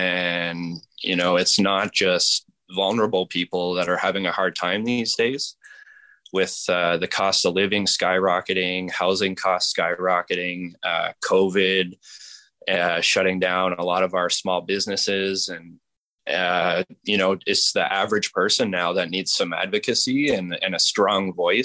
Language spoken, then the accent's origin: English; Kanata, Ontario, Canada; I'm from Ottawa. I grew up born and raised in Kanata, suburbs of Ottawa.